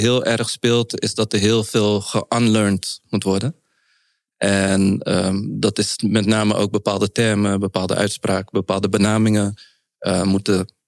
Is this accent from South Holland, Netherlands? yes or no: yes; Rotterdam, South Holland, Netherlands; En ik zeg helaas, omdat het is natuurlijk mijn stad. Ik ben Rotterdammer.